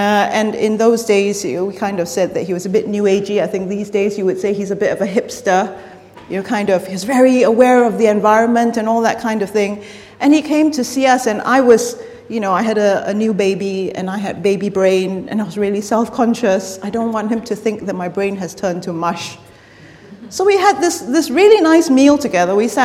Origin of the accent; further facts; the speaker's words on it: Singapore; now in United Kingdom; I grew up in Singapore, but I've lived in Britain now for almost 19 years.